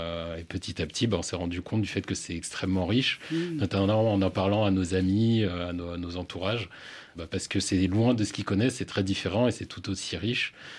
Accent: Paris, Île-de-France, France; Alors, on a grandi à Belleville, dans le 19e arrondissement.

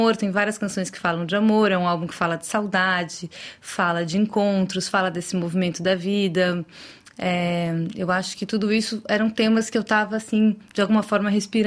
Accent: São Paulo, Brazil; porque eu sou de São Paulo, né? Então, foi uma experiência diferente.

